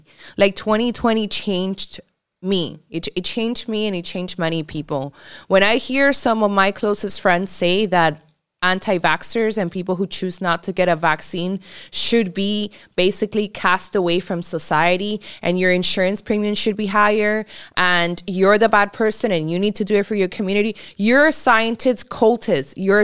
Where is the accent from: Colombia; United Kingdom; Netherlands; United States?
Colombia; who's committed some of the worst crimes in our country, in my home country.